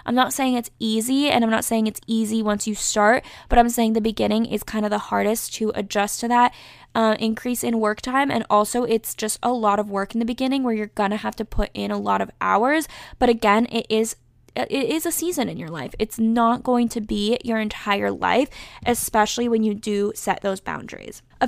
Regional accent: North Carolina, United States; My home state, which is North Carolina, has reopened already.

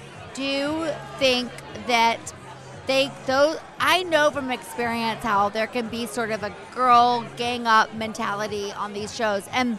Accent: the South, United States; I love makeup. I'm from the South.

